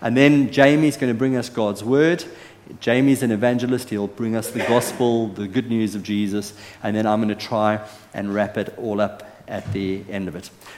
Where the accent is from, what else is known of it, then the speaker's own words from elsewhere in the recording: South Africa; am I allowed as a South African to make a joke about the Brits and the barbecue?